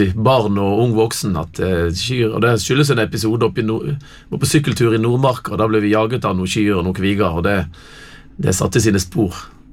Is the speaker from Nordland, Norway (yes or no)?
no; Bergen, Vestland, Norway; also born or lived in Finnmark; Jeg kommer ifra Bergen, tjukkeste Bergen.